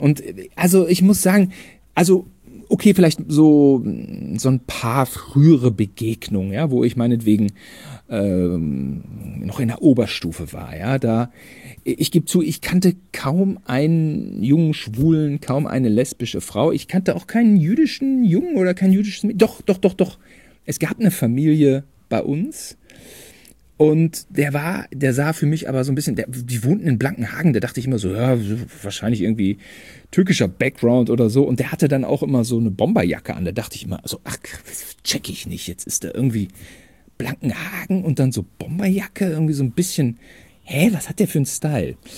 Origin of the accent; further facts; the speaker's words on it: Germany; ich bin Deutscher.